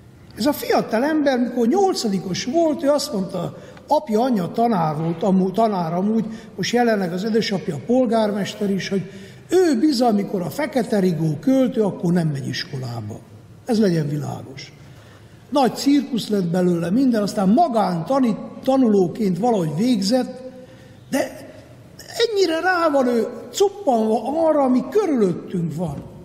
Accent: Borszék, Harghita, Romania; Tudok-e én gyönyörködni szülőföldemben? Szépnek találom én Borszék vidékét.

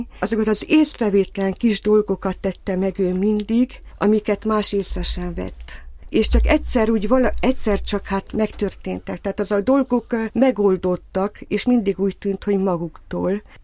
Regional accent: Sepsibükszád, Covasna, Romania; én meg Sepsibüsszádról származom, ugye Háromszékről, Kovászna megyéből

